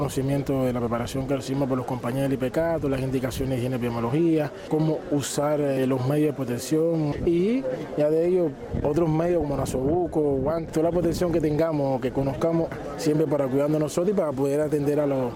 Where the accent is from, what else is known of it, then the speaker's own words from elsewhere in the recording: Artemisa, Cuba; De la provincia de Artemisa.